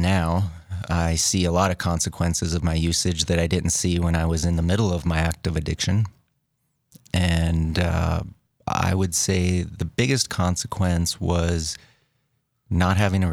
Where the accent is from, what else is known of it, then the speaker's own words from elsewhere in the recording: Bismarck, North Dakota, United States; And I've grown up here in Bismarck most of my life. Growing up in Bismarck, I attended Catholic schools.